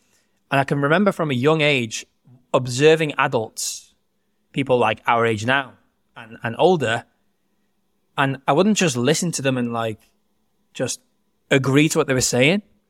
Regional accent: Wales, United Kingdom; So I grew up in North Wales. I'm from a small town, about 10,000 people. I'm fluent in Welsh and pretty good in English.

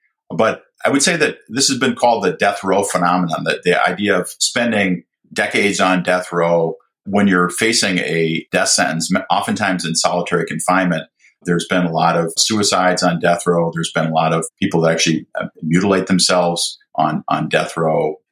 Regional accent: Mankato, Minnesota, United States; And so in the United States, I grew up actually in Mankato, Minnesota, which was the site of the largest mass hanging.

